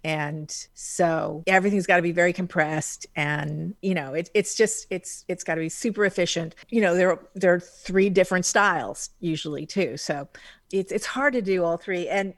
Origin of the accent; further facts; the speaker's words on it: Hawaii, United States; And I'm from Hawaii.